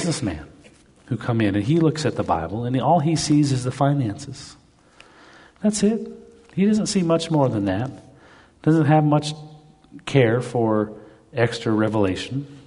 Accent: Canada; I don't know if it's because I'm Canadian or it's just my personality.

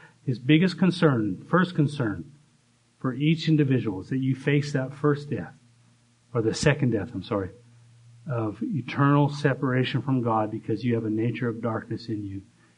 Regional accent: Canada; I'm from Canada. We don't take the time to peel.

